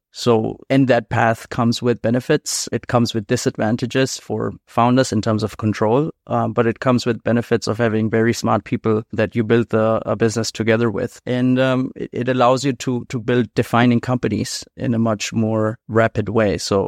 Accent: Dusseldorf, North Rhine-Westphalia, Germany; born or raised there; moved away; also born or lived in India

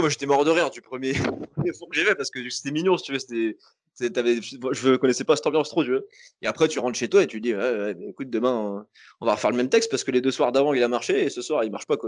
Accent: Toulouse, Occitanie, France; on va en ville avec ma caisse, je suis de Toulouse

